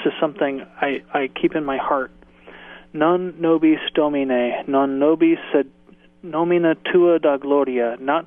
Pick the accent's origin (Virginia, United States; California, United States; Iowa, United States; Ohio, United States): Virginia, United States; Virginia Beach; I grew up in Virginia Beach. I went to college near Washington, D.C., and it was much more multicultural, much more multi-religious environment, you know.